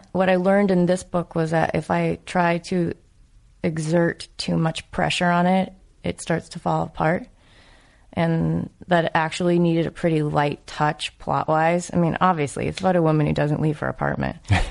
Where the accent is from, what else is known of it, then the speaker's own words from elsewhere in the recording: New England, United States; And I'm from New England, so it was all interesting to me.